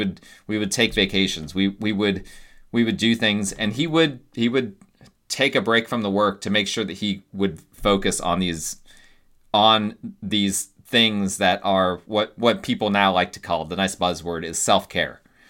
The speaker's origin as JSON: {"language": "English", "town": "Dover", "region": "New Jersey", "country": "United States", "tie": "born there", "said": "which was actually the hospital that I was born in New Jersey way back when, AKA Dover General."}